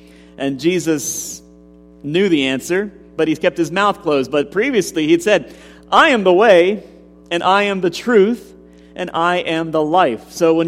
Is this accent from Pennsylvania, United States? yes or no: yes; Uniontown, Pennsylvania, United States; would ask for your prayers for my hometown, my home area of Greene County, and also Fayette County, and particularly the town of Uniontown.